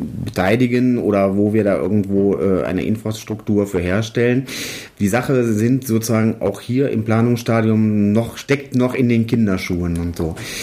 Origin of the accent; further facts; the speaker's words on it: Cologne, North Rhine-Westphalia, Germany; Ich selber bin aus der Stadt Köln